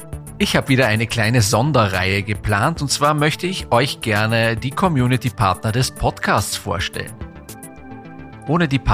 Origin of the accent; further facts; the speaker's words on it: Vienna, Austria; und ich freue mich, dass ich auch wieder mal in meine Heimat nach Wien kommen kann.